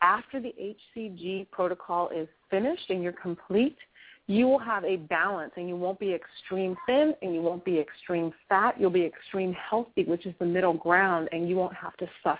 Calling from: San Francisco, California, United States; I'm super fine from San Francisco.

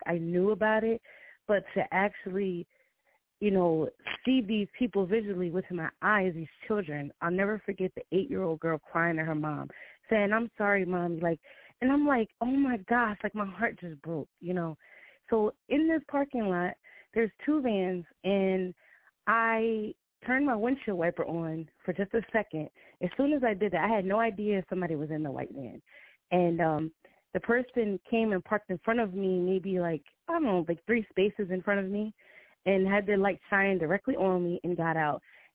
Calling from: New Jersey, United States; and I'm calling in from Jersey.

